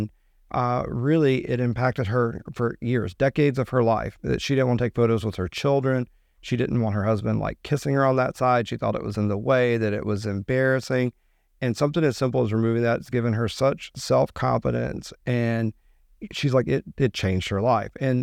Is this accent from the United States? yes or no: yes; the South, United States; accent: Southern; And I told you, I grew up in the South. I had a much deeper accent.